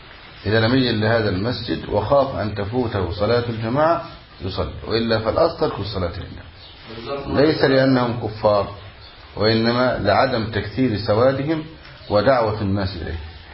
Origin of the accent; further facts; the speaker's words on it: Egypt; نحن نقول أن عندنا في مصر رجل في المنطقة كلها نحاربه